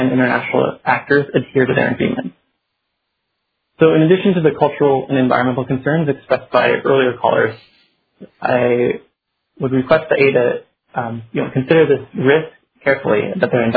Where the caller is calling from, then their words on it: Juneau, Alaska, United States; I'm calling from Juneau, Alaska.